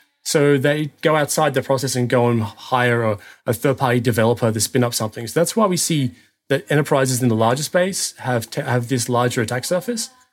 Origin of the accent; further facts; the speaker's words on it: Australia; now in Germany; So I'm an Australian who lives in Germany